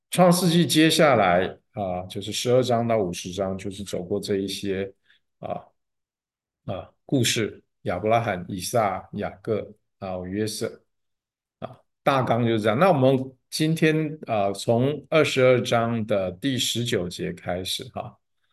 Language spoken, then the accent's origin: Chinese; Taiwan; 我是台湾的，南方讲叔公北方我不知道怎么讲。